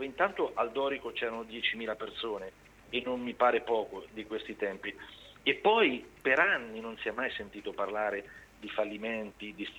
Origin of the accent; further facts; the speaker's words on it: Ancona, Marche, Italy; Detto questo, forse, lo dico da anconetano